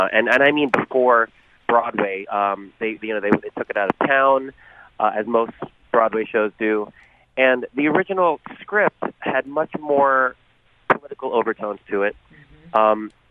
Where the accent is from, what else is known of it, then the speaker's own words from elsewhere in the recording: Philippines; now in United States; being a Filipino American, someone who left the Philippines because of the martial law and the Marcos regime